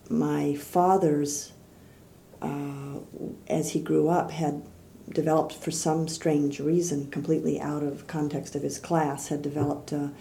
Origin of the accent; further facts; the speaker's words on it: Wasco, California, United States; born there; I was born in Wasco, California. Wasco is the a farming community in near Bakersfield in San Joaquin Valley. It was about 6,000 people. I was born in 1945 at the close of the war.